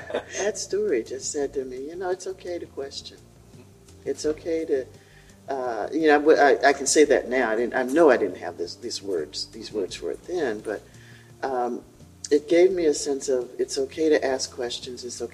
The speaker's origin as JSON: {"language": "English", "region": "the South", "country": "United States", "tie": "born or raised there", "said": "that was a very important lesson for a little black girl growing up in the South."}